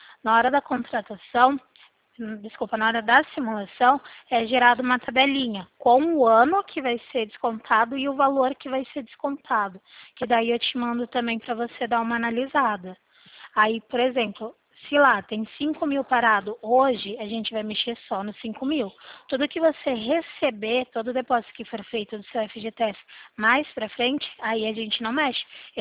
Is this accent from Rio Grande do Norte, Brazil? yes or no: no; Limeira, São Paulo, Brazil; eu sou daqui da cidade de Limeira, no interior de São Paulo.